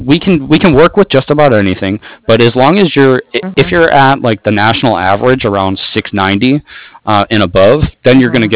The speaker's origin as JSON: {"language": "English", "town": "San Francisco", "region": "California", "country": "United States", "also_born_or_lived": "Daly City", "said": "Okay, yeah, I'm actually from San Francisco, and I actually lived in Daly City, a small city right outside of San Francisco"}